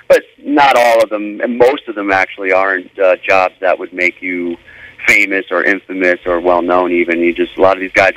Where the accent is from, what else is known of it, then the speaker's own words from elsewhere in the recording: New York, United States; also born or lived in Los Angeles; I'm from New York, and I went to L.A., like I said, pretty much right out of high school, did the band thing, love it out there, still do, always like going back.